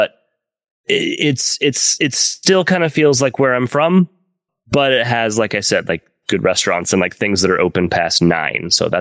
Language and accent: English; Oklahoma, United States; moved away as an adult; now in Los Angeles, United States; I tried LA out eventually. I'm from Oklahoma. I stayed there as long as I could, but I did eventually move to LA in 2010.